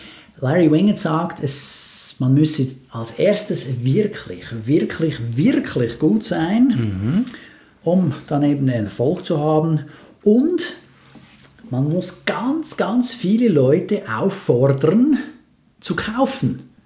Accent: Switzerland; nachher als Schweizer muss ich mal sagen, war vielleicht nicht ganz so alles Gold, was da glänzt.

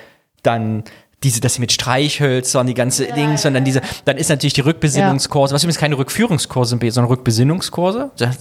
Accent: Thuringia, Germany; Das ist einer meiner Kindheitserinnerungen. Wir hatten bei uns in Thüringen immer so einen Holzperlenvorhang

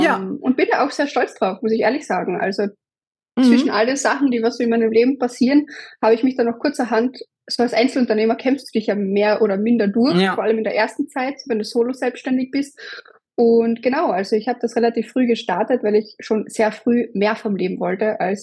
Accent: Austria; ich komme aus Österreich.

